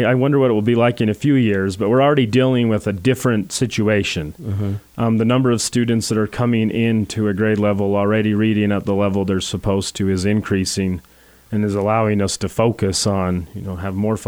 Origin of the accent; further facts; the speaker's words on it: Price, Utah, United States; So I grew up in Price my whole life.